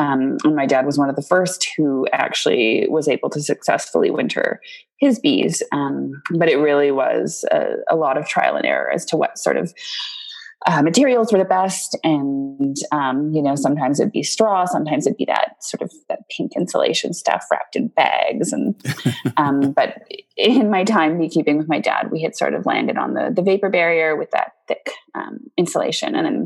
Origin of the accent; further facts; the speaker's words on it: Whitehorse, Yukon, Canada; I was born and raised in the Yukon, born in Whitehorse, which is the country, and then raised for a short while in a small town called Carmacks.